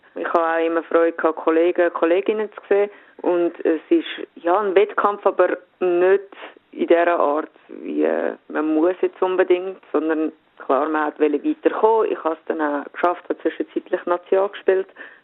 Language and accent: German; Switzerland; Ich glaube, es ist immer noch so, dass bei uns in der Schweiz Fußball Hauptsportart Nummer 1 ist.